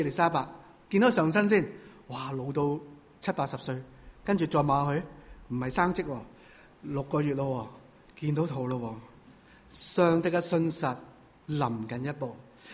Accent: Guangdong, China; 广东话都不行，我广东人来的，

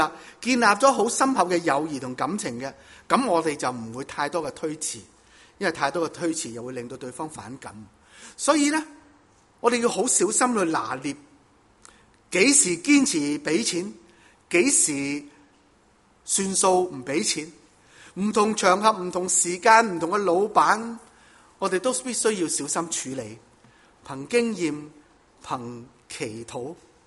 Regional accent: China; 加上了我们中国人客气一点说，中国人很客气，不客气一点说，就是我们口不对心，我们有面子的问题

